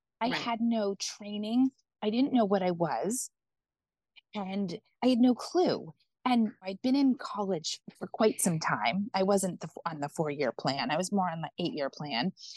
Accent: La Jolla, California, United States; I grew up in San Diego. Uh-huh. In a really like sweet little town called La Jolla, but we were always in New York all the time.

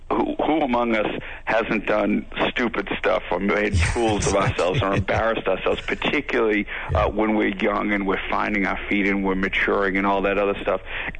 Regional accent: Boston, Massachusetts, United States; growing up in the Boston area in the 80s and 90s, as I did

